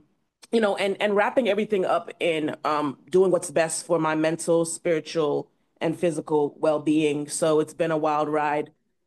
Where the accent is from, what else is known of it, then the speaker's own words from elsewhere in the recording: Boston, Massachusetts, United States; moved away as an adult; now in Ghana; Originally, I'm from Boston, Massachusetts. But July of last year, I made the move to South Africa. And currently, though, I'm in Ghana.